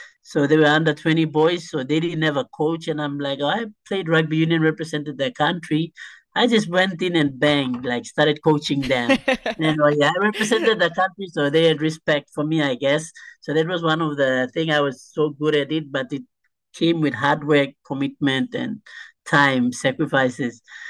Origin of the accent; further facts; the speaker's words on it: Solomon Islands; English is a second language; growing up in Henga province, it was like a more male-dominated place where I come from up in the islands.